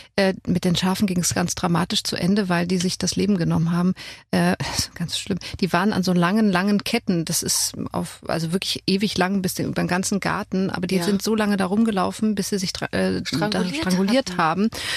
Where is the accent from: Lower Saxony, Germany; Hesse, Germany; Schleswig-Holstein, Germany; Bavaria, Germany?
Schleswig-Holstein, Germany; Lübeck; also born or lived in Hamburg / Kiel; now in Berlin, Germany; Also ich bin ja in Hamburg geboren, dann in Lübeck groß geworden, Kiel studiert, also so richtiges Nordkind.